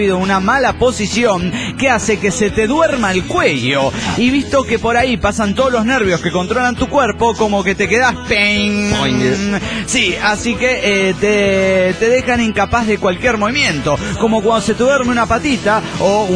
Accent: Mexico; no soy italiana, digo, no hace falta, soy mexicana.

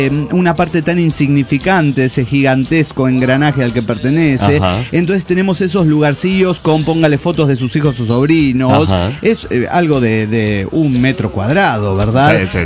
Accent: Querétaro, Mexico; de Querétaro, México.

